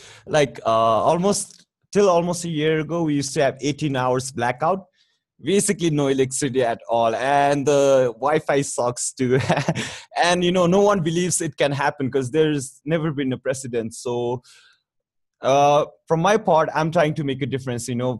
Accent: Nepal; English is a second language; also born or lived in United States; I'm 24 years old. I was born and raised in Nepal, but I went to United States for my higher education.

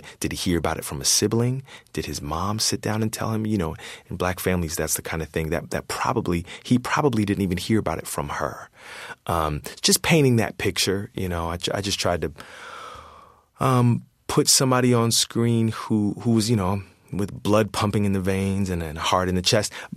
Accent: Philadelphia, Pennsylvania, United States; Growing up in Philadelphia, I knew very well about the work of William Still

